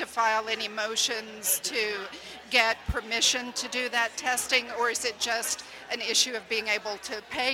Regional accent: Dallas, Texas, United States; I'm from Dallas.

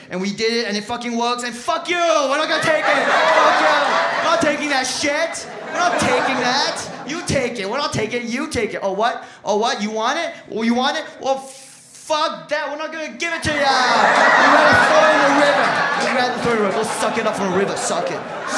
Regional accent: Singapore; I grew up in Singapore

